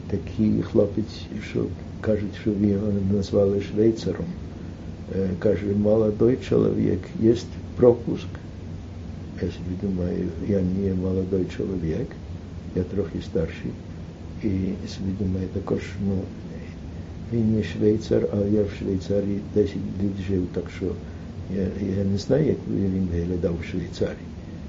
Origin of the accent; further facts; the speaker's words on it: Canada; тому що я з Канади, то там були інші люди з Канади